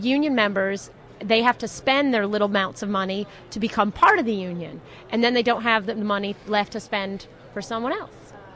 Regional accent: South Carolina, United States; now in Los Angeles, United States; No, I'm from the South. I live in Los Angeles. I'm from Southern California, or excuse me, South Carolina. I live in Southern California right now.

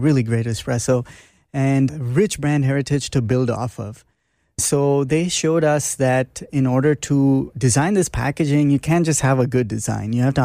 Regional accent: India; growing up in India, in a specific part of India where the food scene was really prominent

